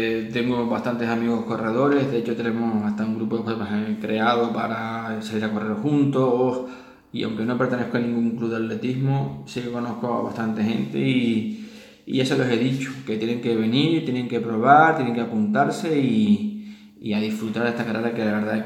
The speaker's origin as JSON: {"language": "Spanish", "region": "Canary Islands", "country": "Spain", "said": "Yo soy de Tenerife"}